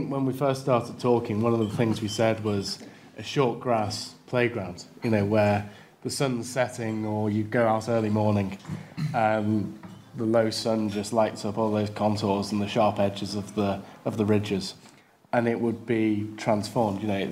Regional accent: Hoylake, North West England, United Kingdom; I'm from Hoylake.

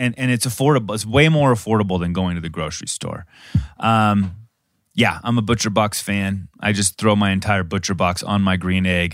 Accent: Colorado, United States; born there; Yeah, I was born in the Rocky Mountains of Colorado.

